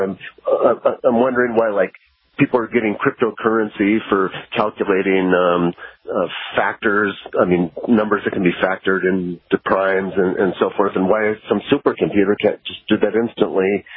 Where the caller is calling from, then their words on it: San Rafael, California, United States; I listen on the web, and I'm calling from San Rafael, California.